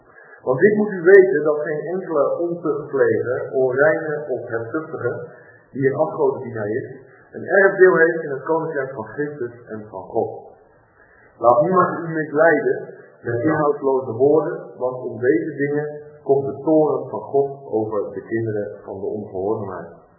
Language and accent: Dutch; South Holland, Netherlands; Ik ben geboren in het Westland, dat is vlakbij de kust.